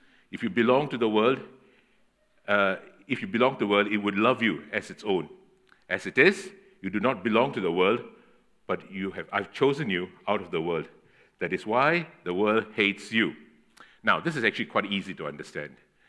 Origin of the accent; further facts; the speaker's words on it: Malaysia; now in Australia; I come from Malaysia. I've came to Australia, and now I'm under the authority and the laws of Australia, no longer under the authority and the laws of Malaysia.